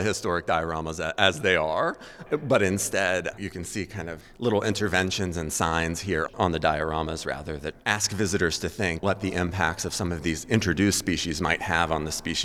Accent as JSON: {"language": "English", "town": "Pittsburgh", "region": "Pennsylvania", "country": "United States", "tie": "born or raised there", "said": "And that's definitely how I learned multiflora rose growing up in the Pittsburgh area of the jaggers in your legs as you walk through."}